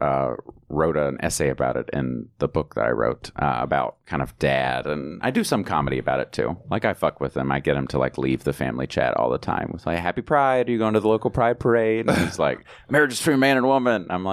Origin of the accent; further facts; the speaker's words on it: Roanoke, Virginia, United States; also born or lived in Chicago; now in New York, United States; I grew up in Roanoke, Virginia, and then spent some time in Chicago, but I live in New York now. It'll be 5 years next week.